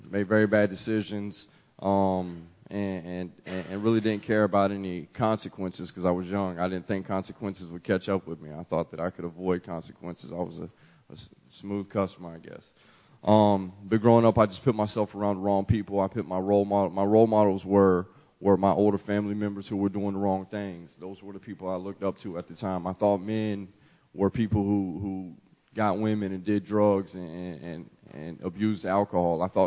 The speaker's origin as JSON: {"language": "English", "town": "Tallahassee", "region": "Florida", "country": "United States", "said": "I'm actually from Tallahassee, Florida. Matter of fact, I'm from right around the corner here."}